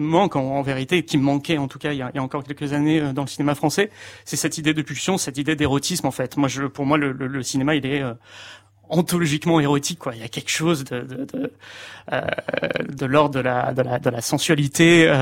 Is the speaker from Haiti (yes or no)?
no; Antibes, Provence-Alpes-Côte d'Azur, France; J'avais 15 ans, parce que moi je suis d'Antibes.